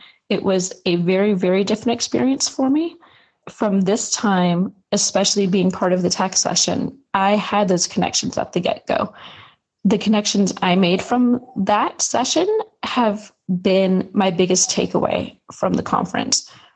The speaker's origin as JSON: {"language": "English", "town": "Ukiah", "region": "California", "country": "United States", "said": "from Ukiah, California, and I teach K through 6 at Oak Manor Elementary."}